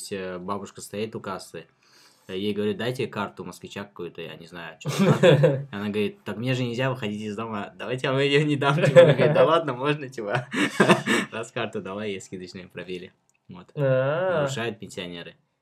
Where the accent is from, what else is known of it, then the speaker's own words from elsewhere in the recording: Tajikistan; Russian is a second language; я не верю, я только таджик